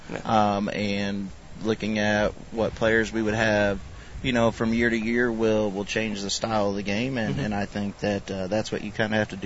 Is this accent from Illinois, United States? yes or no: yes; Jacksonville, Illinois, United States; Born and raised in Jacksonville. I played for JHS and then went and played 4 years for Monmouth College